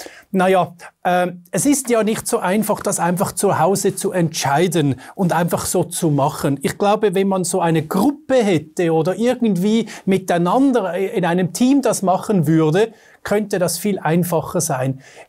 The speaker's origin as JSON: {"language": "German", "country": "Switzerland", "said": "ich bin Schweizer, ich esse auch leidenschaftlich gerne Käse."}